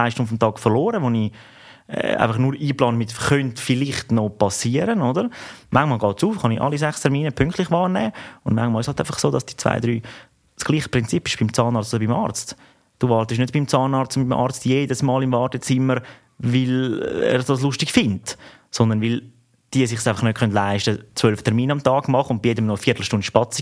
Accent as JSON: {"language": "German", "country": "Switzerland", "said": "Wir sind verdammte Schweizer, absolut."}